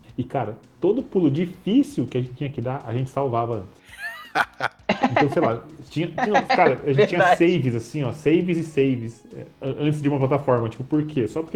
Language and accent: Portuguese; São Paulo, Brazil; eu sou de São Paulo, né, originalmente.